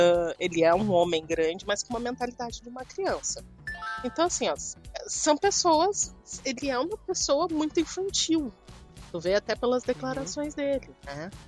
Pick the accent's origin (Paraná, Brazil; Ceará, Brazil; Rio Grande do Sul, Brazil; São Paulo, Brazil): Rio Grande do Sul, Brazil; Não, eu sou do Rio Grande do Sul.